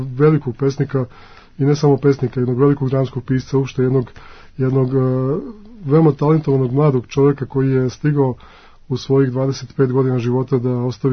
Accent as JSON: {"language": "Serbian", "region": "Lika-Senj County", "country": "Croatia", "tie": "born or raised there", "lives_now": "Serbia", "said": "odrastao sam i školovanje proveo van Srbije. Ja sam Ličanin"}